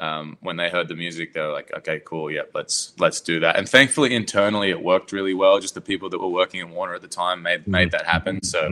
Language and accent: English; Newcastle, New South Wales, Australia; born there; I was born in Newcastle, which is it's 2 hours north of Sydney on the east coast, and it's a shipping town. It's the biggest port on the east coast of Australia